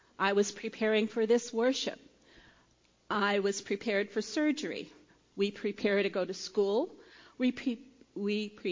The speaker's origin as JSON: {"language": "English", "region": "Nebraska", "country": "United States", "tie": "born or raised there", "said": "I am reminded of growing up in Nebraska."}